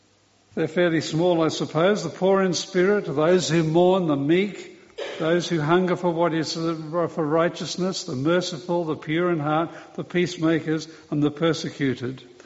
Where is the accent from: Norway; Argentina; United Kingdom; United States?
United Kingdom; London; I grew up in London, in the inner suburbs of London, went to school there, and it was sort of on the borderline with Cockney territory.